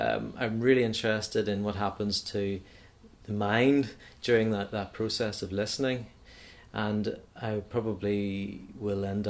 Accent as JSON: {"language": "English", "region": "Northern Ireland", "country": "United Kingdom", "said": "I don't feel any awareness of being Northern Irish as a composer, in the same way that I don't feel any awareness of being Irish as a composer or British as a composer."}